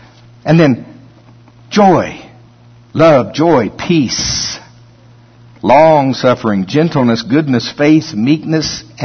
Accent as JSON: {"language": "English", "town": "Shawnee", "region": "Oklahoma", "country": "United States", "tie": "born or raised there", "said": "where I grew up down around Pottawatomie County, Oklahoma, Shawnee, they had these county fairs"}